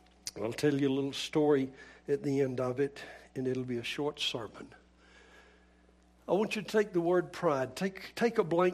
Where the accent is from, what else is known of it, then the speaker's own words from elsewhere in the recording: Nevada, United States; I come from Nevada. Whoa. Wasn't born in Georgia. Thank you, God. Hallelujah. And I'm not from California.